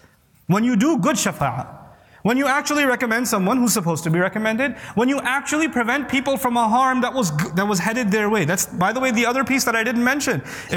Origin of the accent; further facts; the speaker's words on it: Pakistan; because I'm from Pakistan, I give a Pakistani example.